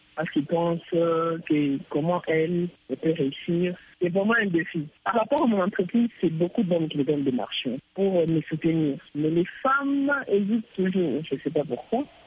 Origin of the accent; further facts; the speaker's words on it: Bukavu, South Kivu, DR Congo; je suis rentrée chez moi à Bukavu pour ouvrir mon entreprise